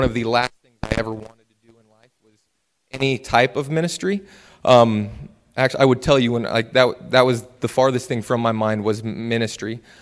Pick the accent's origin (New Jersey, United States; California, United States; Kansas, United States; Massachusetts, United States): Kansas, United States; Winfield; now in Arkansas, United States; For the last 8 years, I've been living in Arkansas. I'm from Kansas originally. I grew up in Winfield, Kansas, which is just south of Wichita.